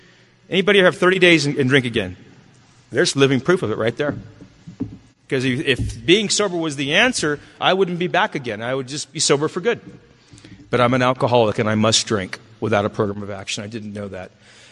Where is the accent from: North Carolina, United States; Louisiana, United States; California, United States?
California, United States; North Hollywood; I'm from L.A., but I don't swing that way. You know, I'm from North Hollywood, not West Hollywood.